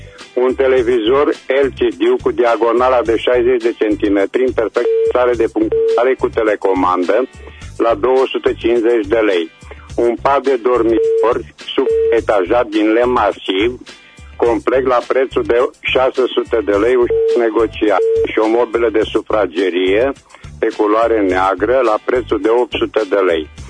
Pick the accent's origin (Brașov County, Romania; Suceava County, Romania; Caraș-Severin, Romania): Caraș-Severin, Romania; Reșița; sunt din Reșița